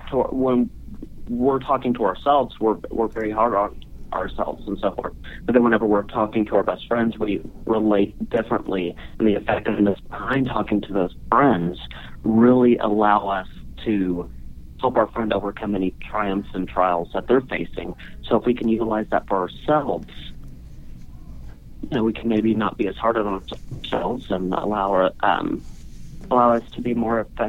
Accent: Texas, United States; From Texas.

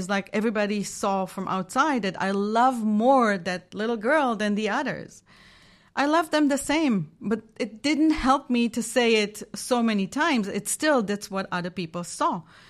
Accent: Israel; I'm from Israel. I have three kids, three grandkids, Baruch Hashem.

